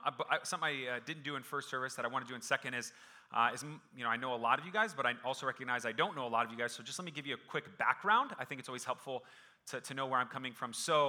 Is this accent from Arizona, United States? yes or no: yes; Phoenix, Arizona, United States; my dad was able to get me, brought me here back to the Valley, because I was born and raised in Phoenix